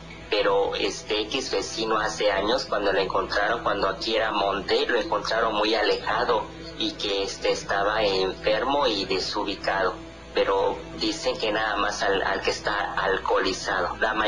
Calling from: Campeche, Mexico; Muy buenas noches, soy su amigo de Campeche

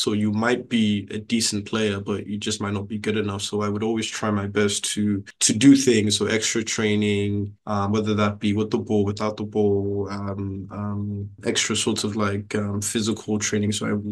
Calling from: London, United Kingdom; Sure. I'm calling in from London, the UK.

